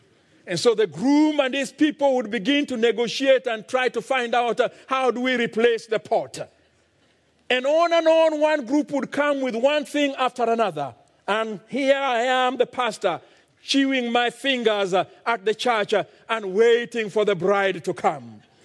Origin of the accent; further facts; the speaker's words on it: Kenya; Now, being a Kenyan pastor who officiates in weddings quite often